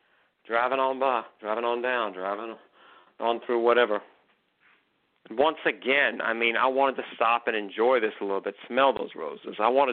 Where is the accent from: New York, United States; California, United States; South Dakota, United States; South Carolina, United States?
California, United States; McKinleyville; My hometown of McKinleyville, then all the way to Miami, Florida.